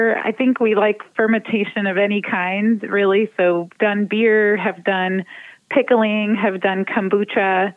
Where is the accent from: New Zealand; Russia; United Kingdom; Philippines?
Russia; English is a second language; now in United States; Yeah, we're from Russia, and we moved here all together in 1993.